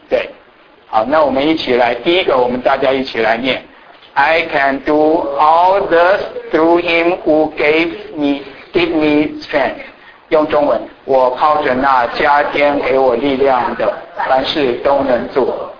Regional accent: Taiwan; now in United States; 我就告诉我是在台湾长大的，对，所以我那个时候什么叫做保健练习？

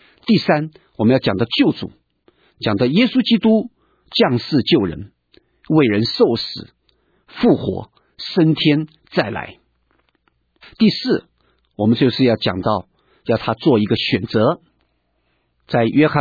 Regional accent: China; 并且求神使用我们中国人，能够把福音传到世界的每一个角落。

